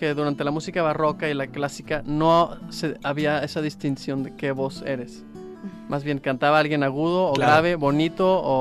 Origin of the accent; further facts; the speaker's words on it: Mexico; moved away as an adult; yo como buen mexicano, cuando llegué ahí hace no sé cuántos años, a los 19 años, en el 99